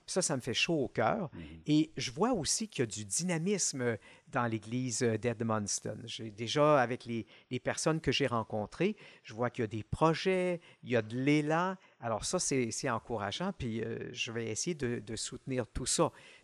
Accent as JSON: {"language": "French", "region": "Quebec", "country": "Canada", "tie": "born or raised there", "said": "moi, je suis originaire de la région de Montréal, de la rive sud de Montréal, où j'ai passé toute ma vie. Je suis un religieux, je suis membre d'un ordre qui s'appelle les chanoines réguliers de Prémontré."}